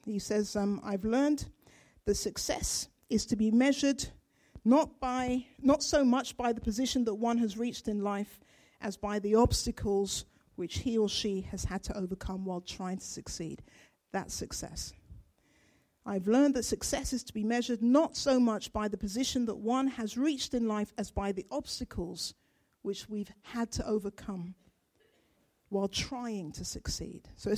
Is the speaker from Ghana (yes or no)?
yes; Ghana; born there; I was born in Ghana in West Africa.